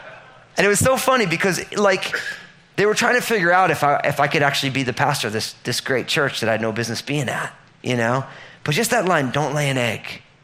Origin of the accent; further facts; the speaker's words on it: New Jersey, United States; Because I'm all Italian from New Jersey. So I'm not from Jamaica.